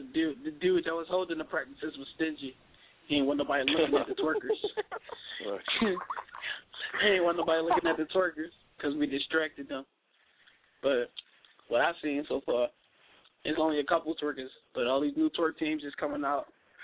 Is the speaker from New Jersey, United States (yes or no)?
no; Philadelphia, Pennsylvania, United States; Hey, I'm from Philly.